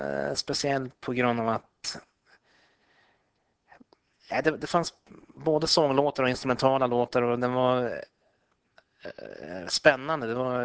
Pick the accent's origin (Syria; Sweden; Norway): Sweden; Umeå, Västerbotten County; Nej, jag är från Umeå.